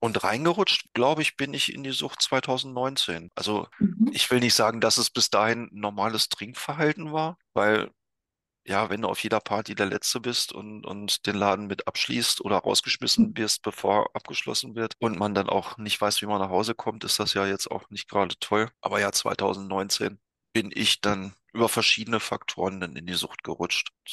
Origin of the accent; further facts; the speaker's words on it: Northern Germany, Germany; Ich komme aus Norddeutschland, hier wird viel gefeiert und auch viel getrunken.